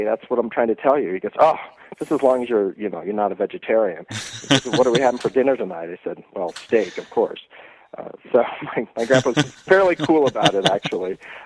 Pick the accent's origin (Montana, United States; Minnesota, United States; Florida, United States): Montana, United States; Missoula; born there; I was born in Missoula, Montana.